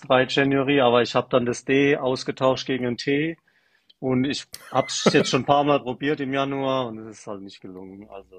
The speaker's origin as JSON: {"language": "German", "region": "Rhineland-Palatinate", "country": "Germany", "said": "Ich komme ja aus der Pfalz, da trinken wir eigentlich eher einen Wein."}